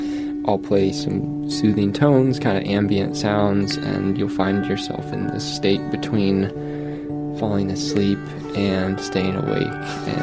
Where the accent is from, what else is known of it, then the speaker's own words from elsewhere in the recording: Indianapolis, Indiana, United States; Yeah, I'm from Broad Ripple. Okay. Grew up there, been there for most of my life, and yeah, love it in Indy.